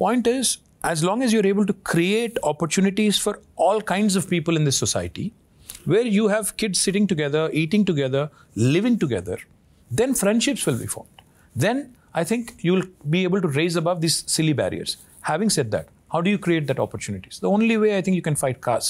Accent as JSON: {"language": "Hindi", "town": "Hyderabad", "region": "Telangana", "country": "India", "tie": "born or raised there", "said": "मैं जो हैदराबाद में एक पला बड़ा लड़का"}